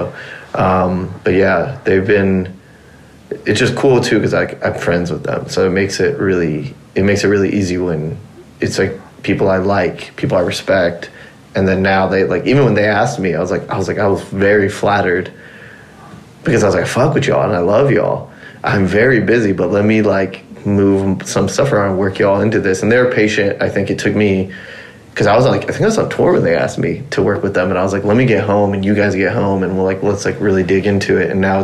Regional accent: Dallas, Texas, United States; Born and raised in North Texas, like that's where they immigrated from Iran to, and grew up in Dallas

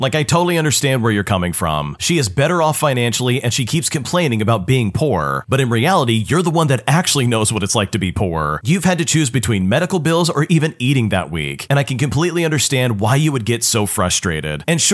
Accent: United States; I'm from the United States

